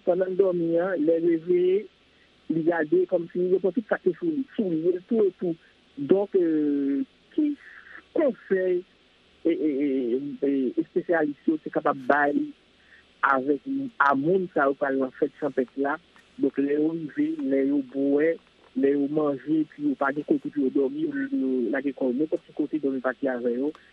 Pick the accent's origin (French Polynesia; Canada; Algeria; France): Canada; Montreal, Quebec; je suis de Montréal